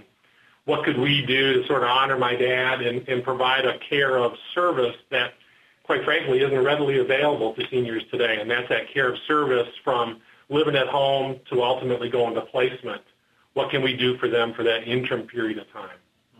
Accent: Detroit, Michigan, United States; now in Texas, United States; roots are not native Texas, so the snowstorms didn't impact me personally as much as it did everybody else, because I'm from Detroit.

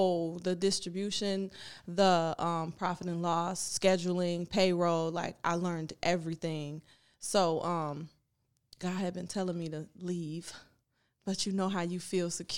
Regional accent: Inkster, Michigan, United States; but I'm from Inkster

